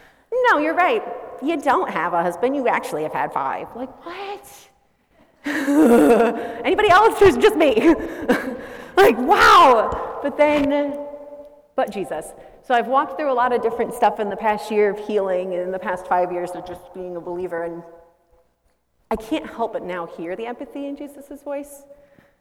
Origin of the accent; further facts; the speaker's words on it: Fulton, United States; So I'm from Fulton.